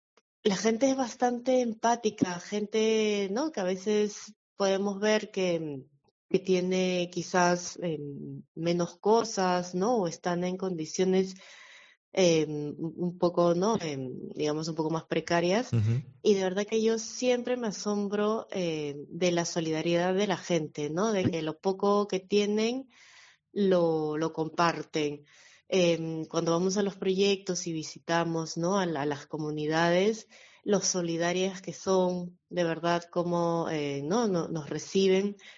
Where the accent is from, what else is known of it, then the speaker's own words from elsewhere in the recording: Peru; now in Madrid, Spain; yo soy peruana, de nacionalidad peruana, pero ya vivo en Madrid hace unos 5 años.